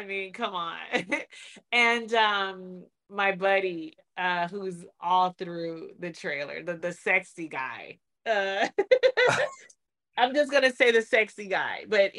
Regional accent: Detroit, Michigan, United States; But I was like, honey, I'm from Detroit. You know, this is Detroit top right here.

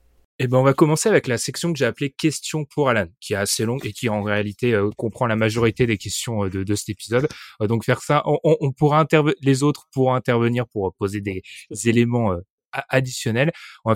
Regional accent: France; en tant que bon français

